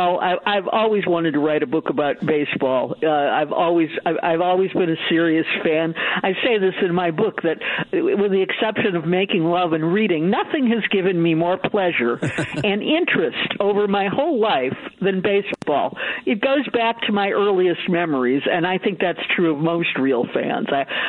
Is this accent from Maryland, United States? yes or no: no; Chicago, Illinois, United States; I grew up in Chicago. We were Southsiders.